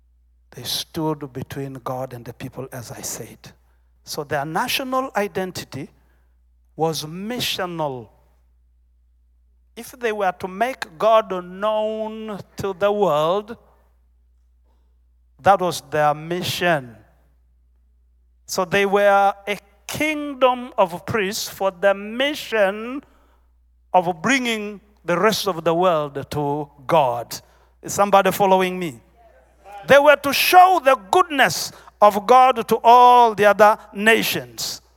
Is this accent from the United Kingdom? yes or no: no; Tanzania; I am from the Maasai tribe of Tanzania. Born in a remote place, lived in the bush.